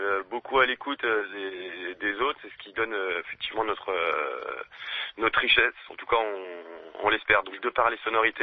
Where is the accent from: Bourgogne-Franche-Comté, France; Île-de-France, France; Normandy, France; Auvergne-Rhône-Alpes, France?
Bourgogne-Franche-Comté, France; Mâcon; Sinon, on est tous de Mâcon.